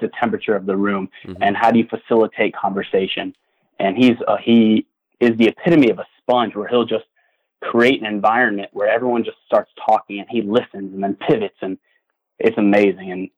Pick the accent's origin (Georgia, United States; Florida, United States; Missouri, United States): Florida, United States; Miami; also born or lived in Gainesville; I'm from Miami, Florida, and you know, Miami is a very unique place, riddled with talent, so much baseball all around.